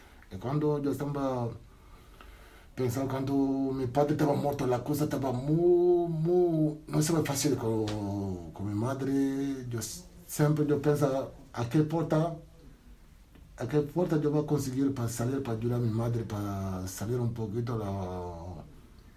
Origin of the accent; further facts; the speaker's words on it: Dakar, Senegal; Spanish is a second language; Nosotros estamos de casa más. Ahora somos ahora capital allí, Dakar.